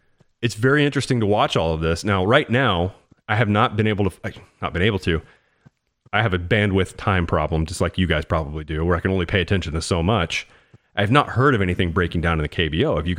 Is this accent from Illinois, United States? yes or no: yes; Illinois, United States; And I grew up in Central Illinois, so I had to pick.